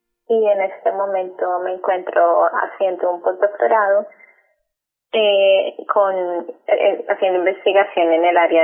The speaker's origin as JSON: {"language": "Spanish", "region": "Bogotá", "country": "Colombia", "tie": "born or raised there", "said": "Bueno, yo nací en Bogotá. Toda mi vida viví en Bogotá."}